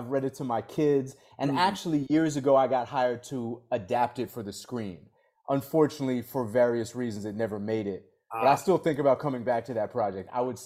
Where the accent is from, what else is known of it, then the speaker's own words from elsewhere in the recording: Boston, Massachusetts, United States; also born or lived in New York; I did live in New York for about 15 years. You know, I grew up in the Boston area.